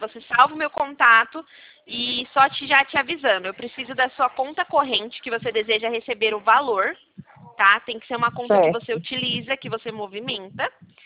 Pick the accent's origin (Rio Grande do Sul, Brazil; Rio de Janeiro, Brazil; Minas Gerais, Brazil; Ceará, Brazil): Minas Gerais, Brazil; Poços de Caldas; born there; Eu nasci em Poços de Caldas, aí lá é frio, hein?